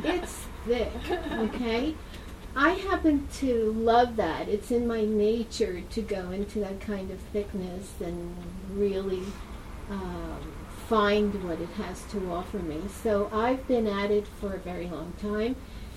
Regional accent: East Coast, United States; And I mind you, I'm from the East Coast, and words like "you're the one," you know.

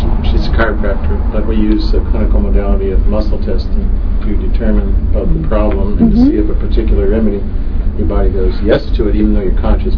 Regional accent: New York City, New York, United States; In fact, I'm from New York City. I'm quite cynical.

